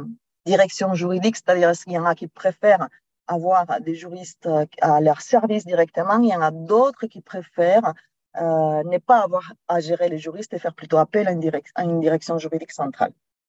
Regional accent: Spain; French is a second language; je profite pour m'excuser de mon petit accent. Je suis de nationalité espagnole, d'origine espagnole, et il n'y a pas moyen de m'en défaire de cet accent.

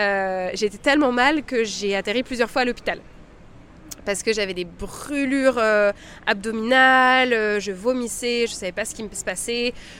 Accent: Chamonix, Auvergne-Rhône-Alpes, France; born there; Donc moi je suis née en France du côté de Chamonix dans les Alpes.

